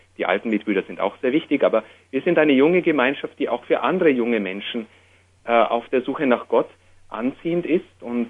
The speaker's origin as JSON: {"language": "German", "town": "Fürstenfeldbruck", "region": "Bavaria", "country": "Germany", "tie": "born or raised there", "said": "meine Heimat ist, also die größere Heimat kann man so sagen, ist Fürstenfeldbruck."}